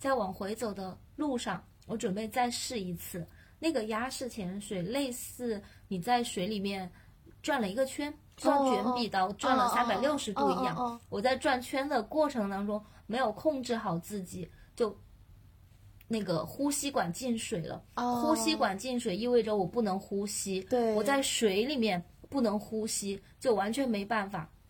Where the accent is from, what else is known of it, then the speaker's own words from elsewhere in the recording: Chongqing, China; 我作为一个重庆人我都觉得那个地方特别特别热